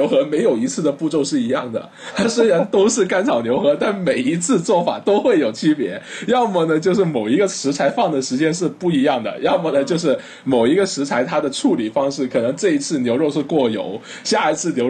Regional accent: China; 当然可能我们本身是中国人的舌头啊，所以会有一些细微的区别。

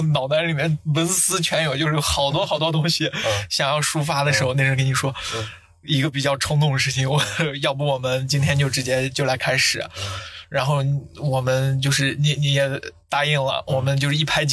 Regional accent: Xinjiang, China; now in Xi'an, China; 我是新疆人。

